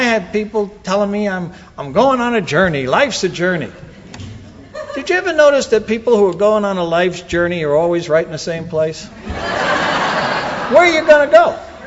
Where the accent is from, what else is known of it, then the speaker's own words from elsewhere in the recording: Brooklyn, New York, United States; I'm from Brooklyn. We did catch and fillet.